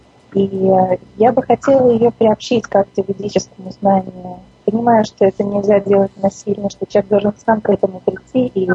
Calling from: Israel; Вас беспокоит из Израиля.

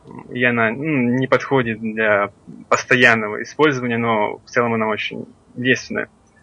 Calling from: Paris, Île-de-France, France; я из Парижа.

